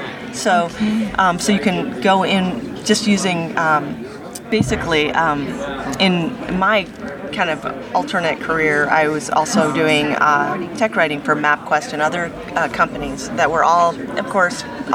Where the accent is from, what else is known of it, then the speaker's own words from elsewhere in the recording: Colorado, United States; I'm originally from Colorado, and Denver is very close to Calgary and how it looks.